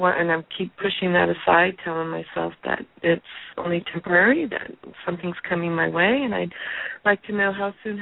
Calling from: California, United States; I'm calling from California.

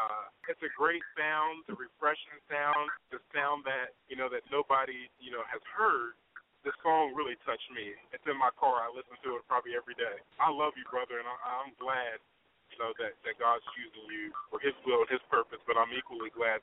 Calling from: West Virginia, United States; I'm calling from West Virginia.

